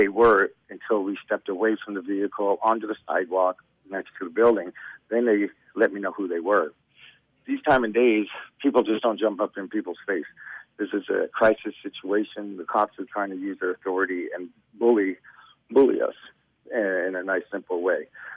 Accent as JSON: {"language": "English", "country": "United States", "tie": "born or raised there", "lives_now": "Indian Brook, Canada", "said": "Now, I've seen this growing up in the States. When I moved back here to Indian Brook"}